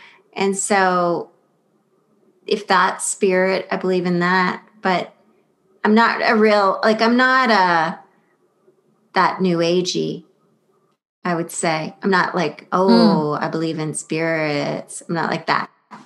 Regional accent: Saint John, New Brunswick, Canada; I grew up in St. John, New Brunswick, and I've had some pretty fucking good seafood.

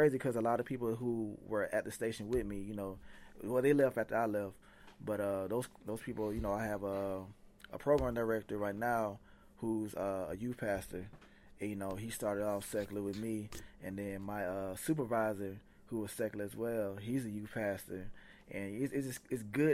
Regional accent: Atlanta, Georgia, United States; also born or lived in Montgomery, United States; Well, I'm from Atlanta, Georgia, but I went to school.

